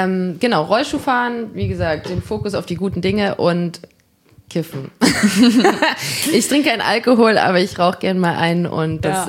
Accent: Greiz, Thuringia, Germany; now in Jena, Germany; Nee, ich wohne jetzt seit 6 Jahren in Jena wegen Studium und ich komme aus Greiz, Zollenroda, die Ecke.

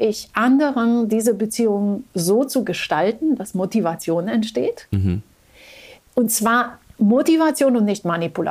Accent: Romania; als Mensch mit lateinischen Wurzeln, ja, ich bin in Rumänien aufgewachsen, mein Vater war halb Franzose, ich bin in dieser lateinischen Welt zu Hause.

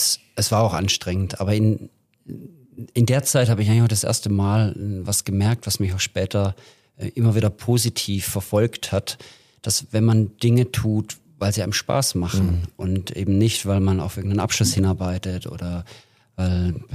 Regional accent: Neckarsulm, Baden-Württemberg, Germany; also born or lived in Heilbronn; Allerdings bin ich in Heilbronn geboren und in Neckarsulm aufgewachsen.

